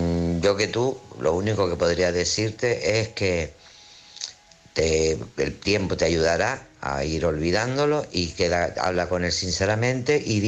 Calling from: Tenerife, Canary Islands, Spain; Hola, buenas noches

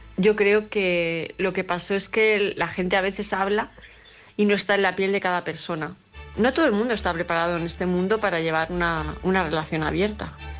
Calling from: Palma, Balearic Islands, Spain; de Palma de Mallorca.

